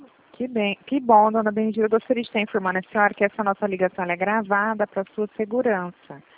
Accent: Presidente Prudente, São Paulo, Brazil; eu sou daqui de Presidente Prudente.

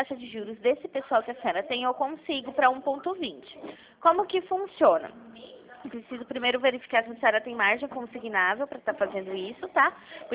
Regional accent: Pirassununga, São Paulo, Brazil; Não, eu sou de Pirassununga, porém eu faço região.

